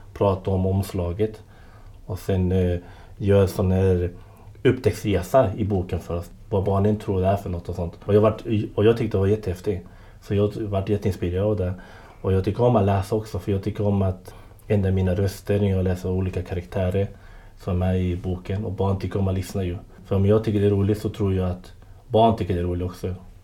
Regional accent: Chile; now in Norrköping, Sweden; och jag kommer från Chile. Men jobbar nu på Palettens förskola i Norrköping.

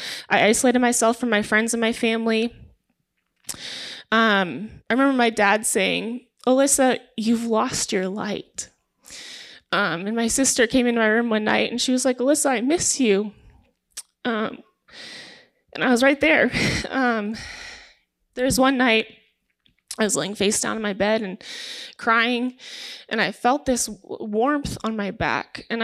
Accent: Eden Prairie, Minnesota, United States; So I grew up in Minnesota, Eden Prairie. Midwest is best.

